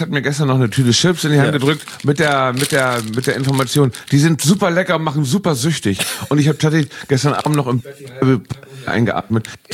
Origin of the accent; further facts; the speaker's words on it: Hamburg, Germany; ich bin ja selber Hamburger